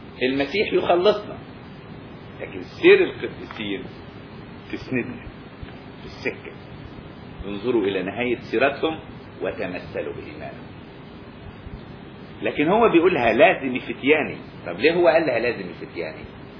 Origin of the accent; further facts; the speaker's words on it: Upper Egypt, Egypt; عندنا في الصعيد، الغني يأكل قمح والفقير يأكل ذرة.